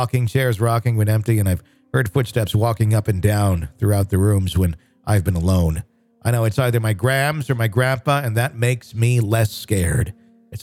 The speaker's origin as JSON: {"language": "English", "country": "Sweden", "said": "I'm from Sweden."}